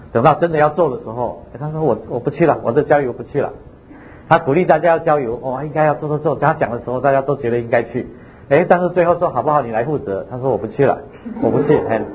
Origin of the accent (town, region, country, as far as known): China